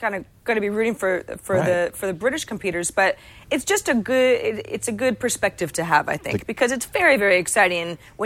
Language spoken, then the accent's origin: English; California, United States; I can say I'm interested in people from my hometown or from the area or Olympic stories that are based in the Bay Area in general.